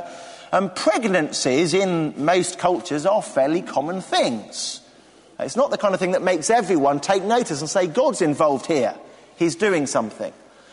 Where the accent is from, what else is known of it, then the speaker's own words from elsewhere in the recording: Bedford, East of England, United Kingdom; born there; but I arrived 2 weeks early at a dinner party, and so I was born in Bedford.